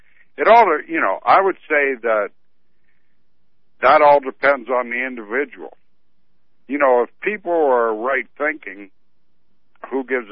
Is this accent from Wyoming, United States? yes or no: no; Pittsburgh, Pennsylvania, United States; I'm from Pittsburgh.